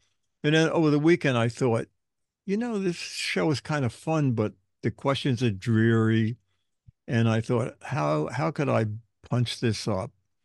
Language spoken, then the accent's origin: English; New York City, New York, United States; born there; I was born in Brooklyn and I live in Manhattan.